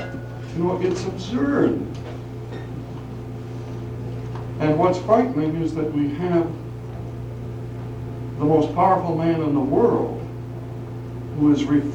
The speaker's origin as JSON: {"language": "English", "country": "Canada", "said": "I'm Canadian"}